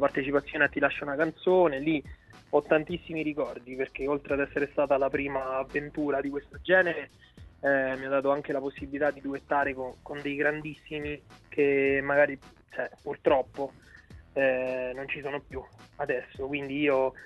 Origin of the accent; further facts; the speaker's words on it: Rieti, Lazio, Italy; io sono di Rieti, qui vicino c'è un paese, si chiama Poggio Bustone, che è il paese natale di … ma è il paese natale anche di mia madre.